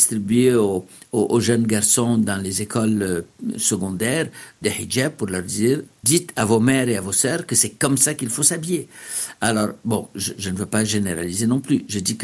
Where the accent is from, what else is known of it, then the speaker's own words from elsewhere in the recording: Egypt; celles que moi j'ai connues en grandissant en Égypte